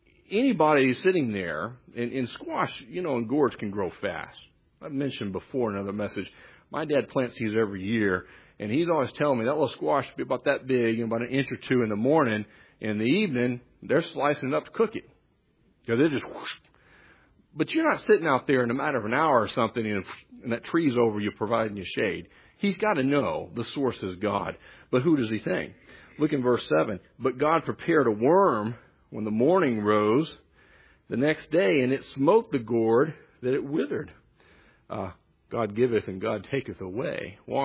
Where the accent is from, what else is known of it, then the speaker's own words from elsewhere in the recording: Texas, United States; Again, we're from Texas.